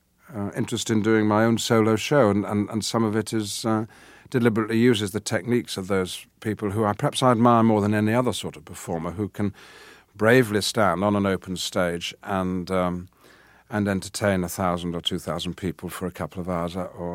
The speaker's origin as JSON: {"language": "English", "region": "England", "country": "United Kingdom", "accent": "northern", "said": "to be vocally, for instance, identifiable as someone from the north of England. And so I got rid of my northern accent to a great extent and spoke received pronunciation English."}